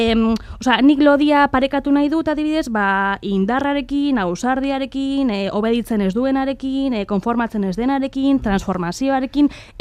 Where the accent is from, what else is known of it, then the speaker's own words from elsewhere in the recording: Bilbao, Basque Country, Spain; bilbotarra naiz, ez dakit, deskribapena nahiko, ba, simplea